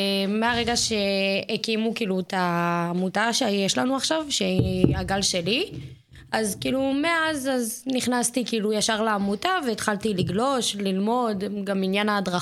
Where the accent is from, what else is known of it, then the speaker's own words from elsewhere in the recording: Dimona, Southern District, Israel; כי אני באה מדימונה.